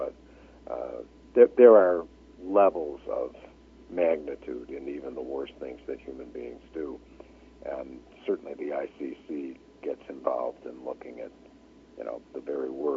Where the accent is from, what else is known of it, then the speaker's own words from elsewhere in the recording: Illinois, United States; My home state of Illinois, along with a number of other states in this country, has abolished the death penalty in the last 5 years.